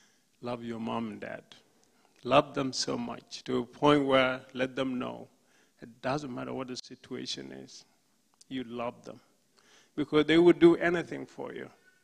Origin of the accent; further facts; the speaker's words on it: Sudan; born there; I was born in the Sudan.